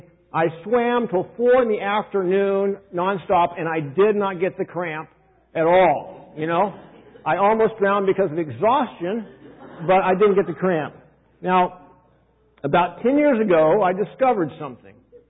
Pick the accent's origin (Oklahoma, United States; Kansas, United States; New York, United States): Kansas, United States; Now, I grew up in Kansas, and they had hot summers, maybe not as hot as this summer, but they had hot summers, and we didn't have air conditioning.